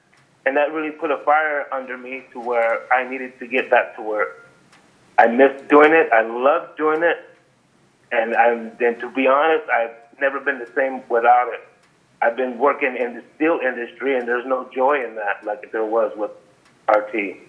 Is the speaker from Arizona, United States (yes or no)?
yes; Casa Grande, Arizona, United States; It was my hometown. I grew up here. I moved to Tucson in 96, stayed there till about 2011.